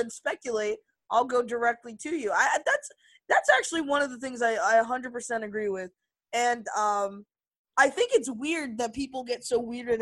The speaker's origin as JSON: {"language": "English", "country": "United States", "said": "It's hard almost as an American, I think, to produce"}